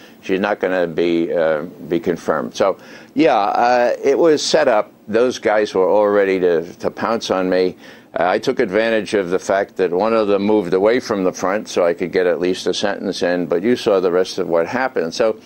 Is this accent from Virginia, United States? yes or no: no; New York, United States; Now, I grew up in New York, first 22 years of my life. I went to school there. I went to university there